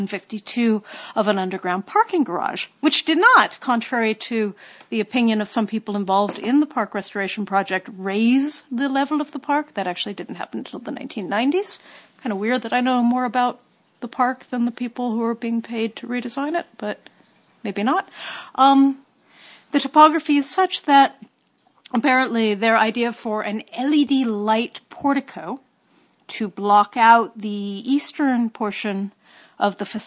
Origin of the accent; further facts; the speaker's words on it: Redlands, California, United States; which remind me of my hometown of Redlands.